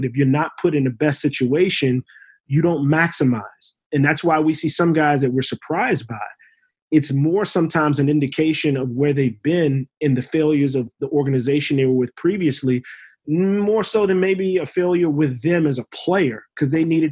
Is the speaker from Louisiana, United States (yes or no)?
yes; Louisiana, United States; Red beans and rice, shrimp and grits. I'm from Louisiana, so I know.